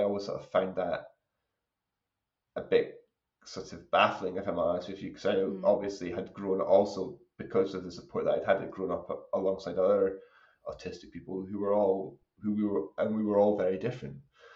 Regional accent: Aberdeen, Scotland, United Kingdom; I'm from Aberdeen

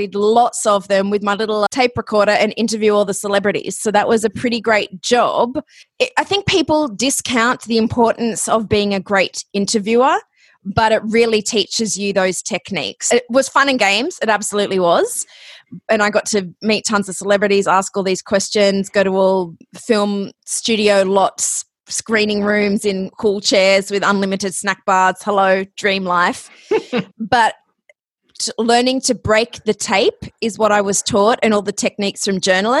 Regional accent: Australia; now in United States; And being an Australian, I'd heard about this whole intern thing

